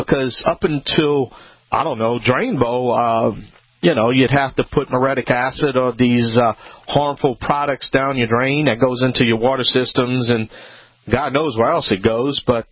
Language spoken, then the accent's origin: English; Louisiana, United States; Hello, everyone.